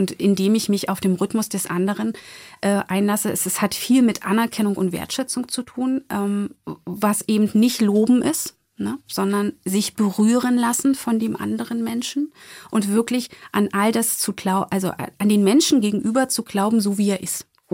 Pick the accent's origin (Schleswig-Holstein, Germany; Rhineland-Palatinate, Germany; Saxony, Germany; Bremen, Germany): Saxony, Germany; Ich komme aus der Region aus Ostsachsen, eine Region, die in der ländlichen, ja, wirklich ländlichen Situation sind